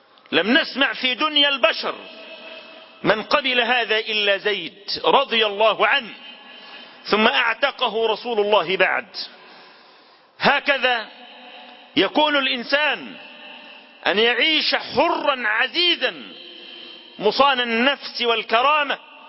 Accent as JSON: {"language": "Arabic", "country": "Syria", "said": "إنما يصنع اليوم بإخواننا وأشقائنا في بلادنا سوريا"}